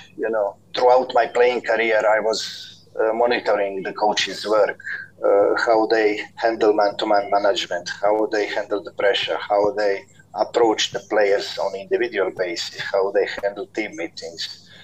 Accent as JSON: {"language": "English", "country": "Croatia", "tie": "born or raised there", "second_language": "English", "said": "of one football club in Croatia, and not because I wanted to become one. It was the situation with my hometown club, which was near the bankruptcy"}